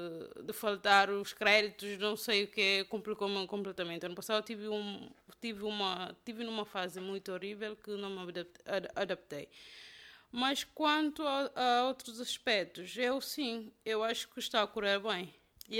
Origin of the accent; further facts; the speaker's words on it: Bissau, Guinea-Bissau; moved away as an adult; now in Porto, Portugal; etnia Mancanha, os meus pais são mancanhas e o meu pai é de Bula e a minha mãe é de Kó, mas nasceu em Ilondé. Eu nasci e cresci em Bissau.